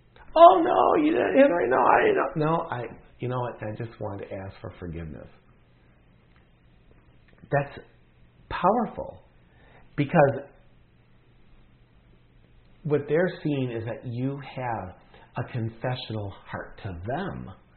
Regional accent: Wisconsin, United States; So when I grew up in Wisconsin, in our church, every single week in the service, we were a Protestant church that broke away from the Catholic church in the Dutch culture

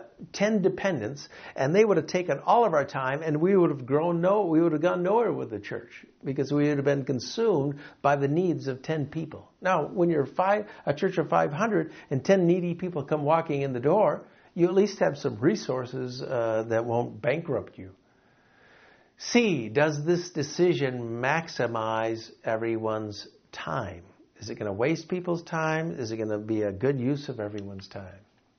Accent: Grand Rapids, Michigan, United States; also born or lived in Chicago, United States; I was living in Chicago, and then I had an opportunity to go to my hometown in Grand Rapids, Michigan.

